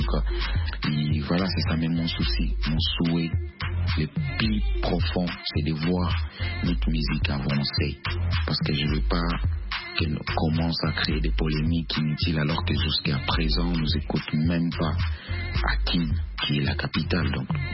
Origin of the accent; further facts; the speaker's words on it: Kitwe, Copperbelt Province, Zambia; born there; first language Luba; French is a second language; Luba. Donc, un Luba du Kasaï. Voilà, je suis un Kasaïen du côté de mon papa. Bien que je suis né en Zambie, à Kitwe, je suis un Congolais parce que mes parents sont des Congolais.